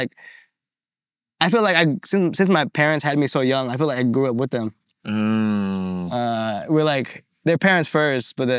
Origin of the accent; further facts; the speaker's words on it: Phoenix, Arizona, United States; I grew up in Phoenix. This is all in Phoenix.